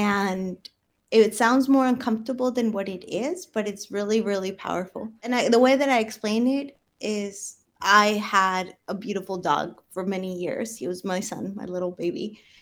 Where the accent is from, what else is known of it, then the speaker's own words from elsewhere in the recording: Colombia; English is a second language; I'm from Colombia, and my family was always trying to find ways to socialize.